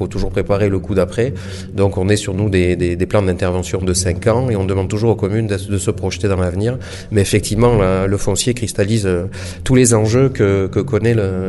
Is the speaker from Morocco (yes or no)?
no; Corsica, France; quand je dis que je viens de Corse, c'est pas neutre, parce qu'il y a aussi sur notre île un attachement à l'identité et au patrimoine réel.